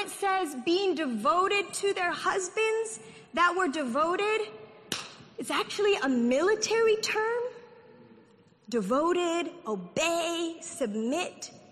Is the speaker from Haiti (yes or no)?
yes; Haiti; now in United States; There are many countries that, you know, women can't do what we can do in America. I grew up in Haiti, and women couldn't even really climb trees.